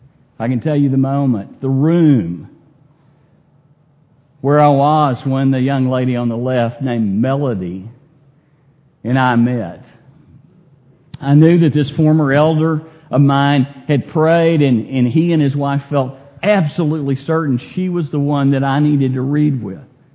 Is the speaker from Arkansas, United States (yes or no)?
no; Texas, United States; here I am, I'm a Texan, I'm a hugger